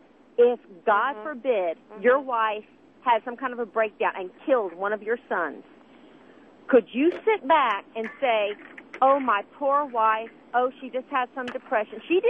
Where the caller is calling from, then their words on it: Decatur, Georgia, United States; Decatur, Georgia.